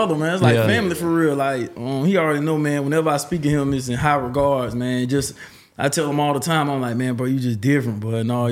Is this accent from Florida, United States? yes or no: yes; Jacksonville, Florida, United States; like they just loved the fact that I'm from Jacksonville. You know what I'm saying? Like that's my backyard.